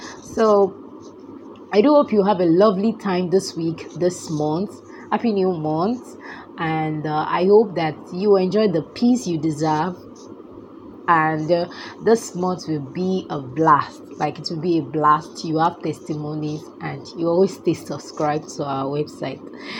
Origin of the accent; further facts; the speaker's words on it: Nigeria; for those people that know that I am a Nigerian, I will start bringing our local songs